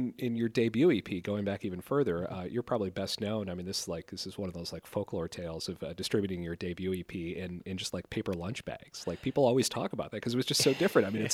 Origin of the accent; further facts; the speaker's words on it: Minnesota, United States; Since I'm from Minnesota, I remember seeing him perform in early days.